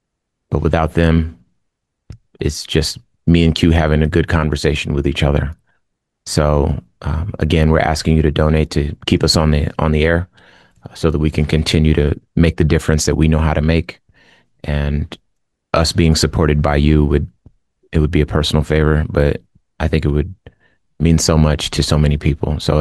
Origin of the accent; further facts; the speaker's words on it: Compton, California, United States; Where I was born, it's not unusual for the people to not even live long enough to see this age. I'm from Compton, California